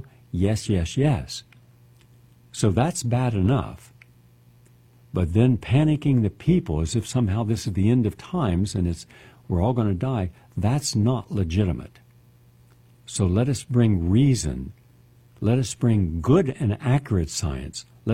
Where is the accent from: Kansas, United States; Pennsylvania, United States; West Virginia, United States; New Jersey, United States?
West Virginia, United States; Parkersburg; When I wanted to know what had happened to my hometown of Parkersburg